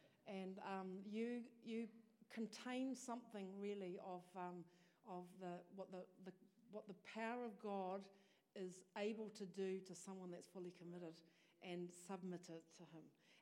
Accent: Taranaki, New Zealand; now in Tauranga, New Zealand; I now belong to Tauranga Moana, but I'm originally from Taranaki, so it's great to be here.

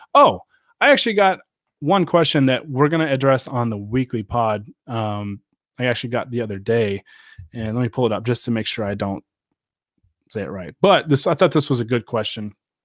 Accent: Idaho, United States; Shout out to my home state of Idaho for producing a lot of the potatoes.

